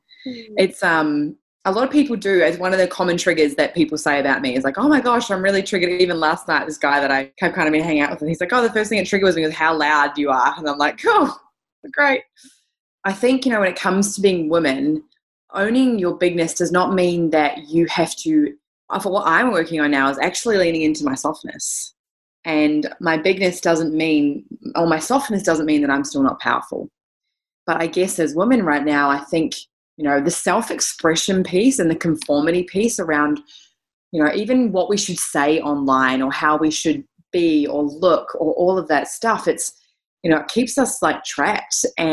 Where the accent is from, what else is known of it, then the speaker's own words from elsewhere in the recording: Gold Coast, Queensland, Australia; I come all the way from the Gold Coast of Australia. I am 31 years old.